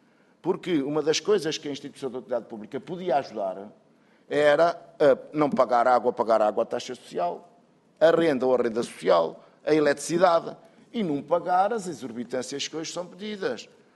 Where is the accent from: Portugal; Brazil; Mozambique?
Portugal; Eu também sou português, o facto de eu viver longe da vila ou longe da cidade não quer dizer que eu não tenha direito a fruir o que os outros podem fruir.